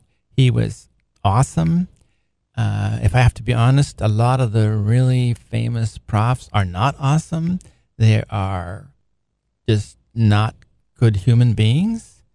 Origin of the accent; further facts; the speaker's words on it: Portland, Oregon, United States; And that was at the University of Portland out in Oregon. I'm from Portland.